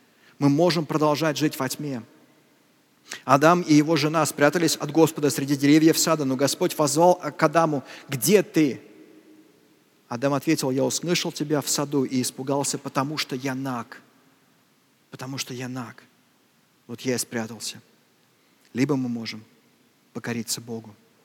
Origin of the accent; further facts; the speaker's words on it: Moscow, Russia; мы москвичи, мы живем в этом городе